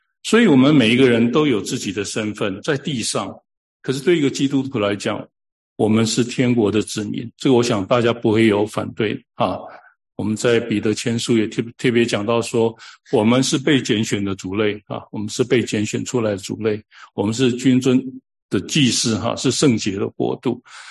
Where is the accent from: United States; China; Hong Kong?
United States; 我是美国人，我就要遵守美国法律